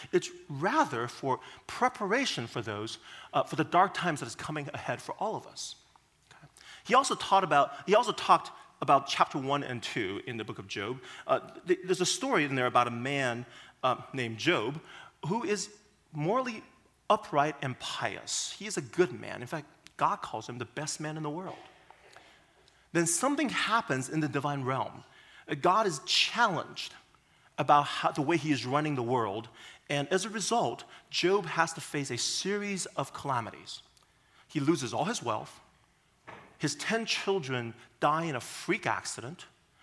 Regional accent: California, United States; Originally, I came from California. Obviously, the weather there is too warm and too sunny for my taste.

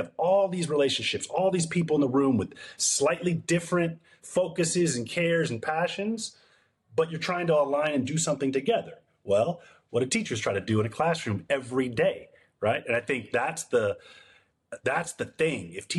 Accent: Pacific Northwest, United States; now in San Diego, United States; I grew up in the Pacific Northwest, man. But I live down here in San Diego

